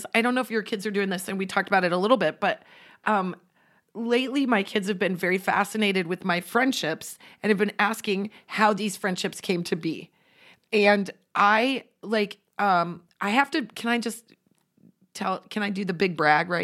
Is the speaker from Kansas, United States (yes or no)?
no; Central City, Nebraska, United States; We grew up together in Central City, Nebraska.